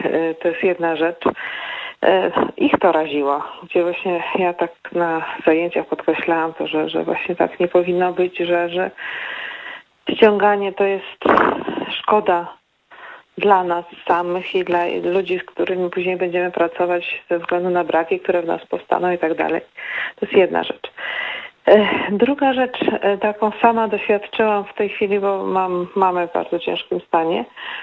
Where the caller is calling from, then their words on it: Pomeranian Voivodeship, Poland; ja z Pomorza chciałam dołączyć się swoim głosem